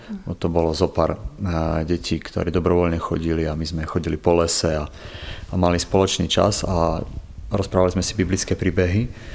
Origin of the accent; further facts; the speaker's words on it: Poprad, Prešov Region, Slovakia; also born or lived in Levoča; pochádzam z Popradu, ale som sa narodil v Levoči. A v súčasnosti pracujem ako misijný pracovník na plný úväzok pre cirkevný zbor Bratskej jednoty baptistov v Poprade.